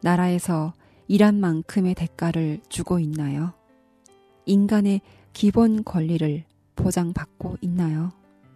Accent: North Korea

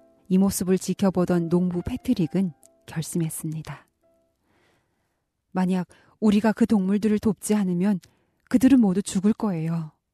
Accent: North Korea; 지금까지 저는 탈북민 방송원

